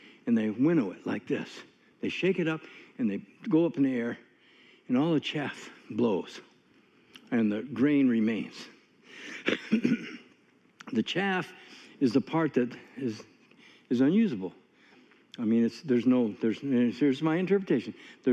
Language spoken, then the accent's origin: English; California, United States; I'm not from Tennessee. I'm from California.